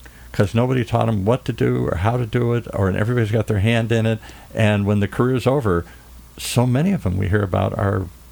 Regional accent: Midwest, United States; I grew up in the Midwest, the Packers, the Lions, the Vikings, all that kind of stuff.

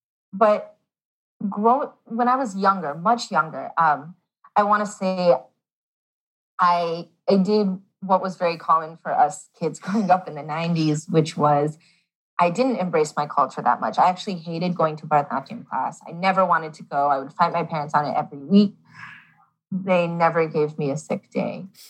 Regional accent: United States; I thought I knew everything when I was growing up in America. I was like, you know, I'm Punjabi. I know all about Punjabi culture. I grew up in a Gujarati community.

